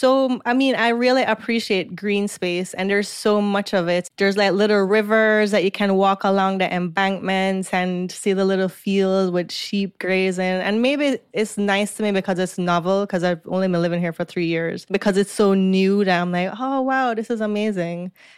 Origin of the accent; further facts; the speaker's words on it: Jamaica; accent: Jamaican; also born or lived in United States; now in United Kingdom; So almost immediately I lost my Jamaican accent and I started to speak with more of an American accent. And you just start to just assimilate more into the American culture. Funny enough, I moved to the UK and my Jamaican accent came back.